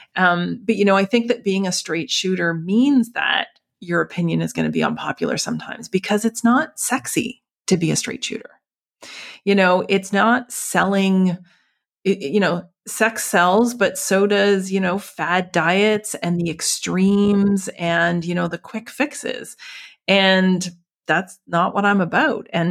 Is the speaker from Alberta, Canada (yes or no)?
no; Halifax, Nova Scotia, Canada; Maybe it's the East Coaster in me. Maybe it's because I'm from Halifax. I've got some saltiness from the sea.